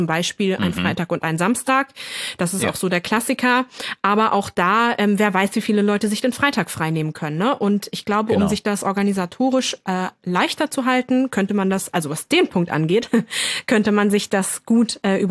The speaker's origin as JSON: {"language": "German", "region": "Lower Saxony", "country": "Germany", "lives_now": "Eastern Germany", "said": "Ich fände es aber auch echt schön, dass wir hier in Ostdeutschland mal wieder eine richtig schöne Portion Schnee hatten. Nichts im Vergleich zu meiner Heimat übrigens. Ich bin ja aus Niedersachsen und da gab es richtig schön kniehoch."}